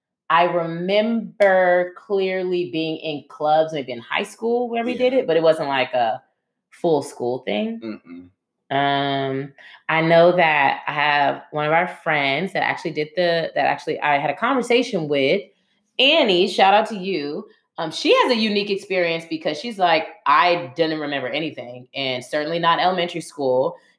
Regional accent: East Palo Alto, California, United States; So we are actually from East Palo Alto, and Palo Alto is adjacent to East Palo Alto.

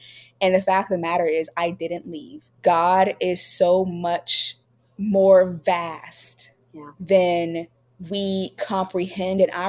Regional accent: South Carolina, United States; I think the same thing that drew my ancestors to it. I'm from South Carolina

